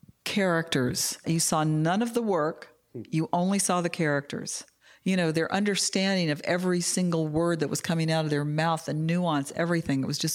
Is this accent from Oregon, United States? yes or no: no; Kentucky, United States; also born or lived in San Antonio, Texas; I was born in Texas, born in San Antonio, and my dad got out of the Army and we moved to Kentucky.